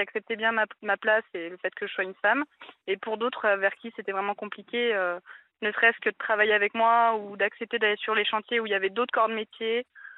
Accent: Lyon, Auvergne-Rhône-Alpes, France; j'ai 22 ans, je suis lyonnaise.

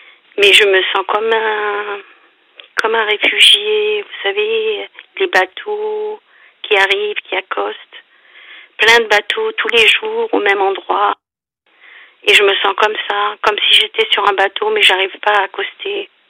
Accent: Lombardy, Italy; now in France; Je suis originaire du Nord, vers Milan.

